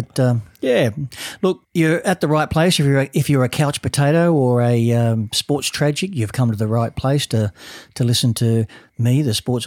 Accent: Australia; I'm an Australian

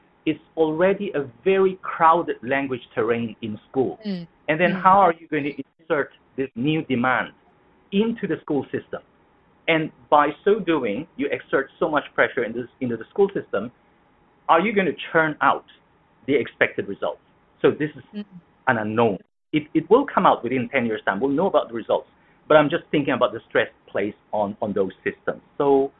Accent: Hong Kong; I come from Hong Kong. I work in Hong Kong.

